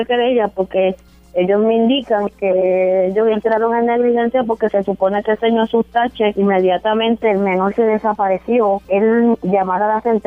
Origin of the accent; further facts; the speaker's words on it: Humacao, Puerto Rico; Sí, nosotros somos de Humacao.